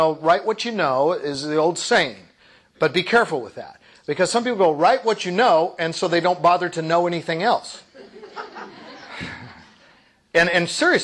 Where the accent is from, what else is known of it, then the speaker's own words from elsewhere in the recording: Oregon, United States; I'm born and raised in Oregon